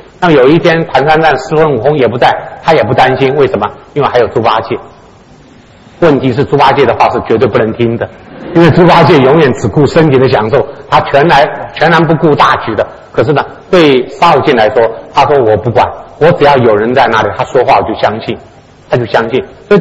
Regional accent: Taiwan; 我小时候在台湾的时候

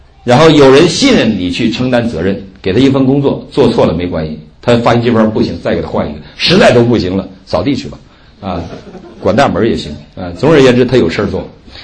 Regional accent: Northeast China, China; 我东北人呢

